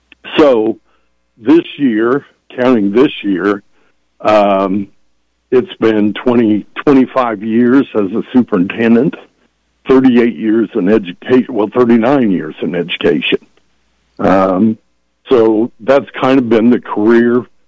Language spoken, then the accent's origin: English; Emporia, Kansas, United States; Of course, I grew up in Emporia.